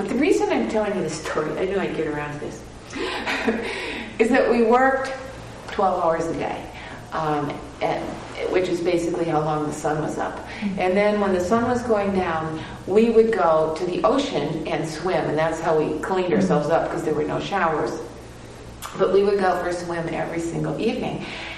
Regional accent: Stillwater, Minnesota, United States; if you're from Minnesota, you know that the state prison is in Stillwater. And I grew up in Stillwater.

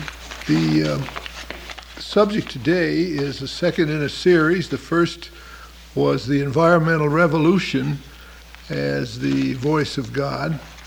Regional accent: Chicago, Illinois, United States; I'm from Chicago, and I've been here at Holden a lot.

